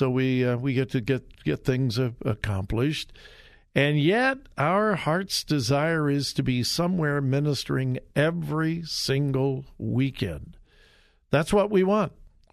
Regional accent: California, United States; Hey, I grew up in Southern California. No one thought about a school shooting.

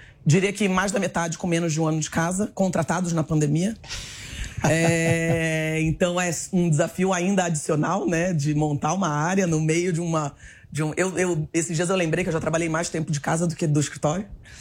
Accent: Rio de Janeiro, Brazil; now in São Paulo, Brazil; quem talvez vai me identificar vai ver que eu sou do Rio de Janeiro, mas já estou há 15 anos em São Paulo, então...

